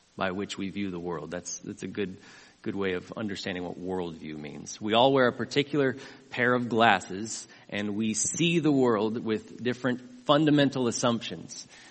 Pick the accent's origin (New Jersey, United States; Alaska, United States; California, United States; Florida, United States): California, United States; I grew up in California. We've been a post-Christian nation for a long time, haven't we?